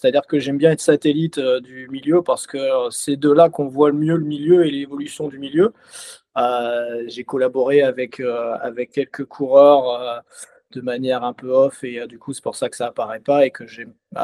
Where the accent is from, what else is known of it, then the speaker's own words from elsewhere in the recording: Dijon, Bourgogne-Franche-Comté, France; je suis originaire de Dijon et je travaille à Dijon.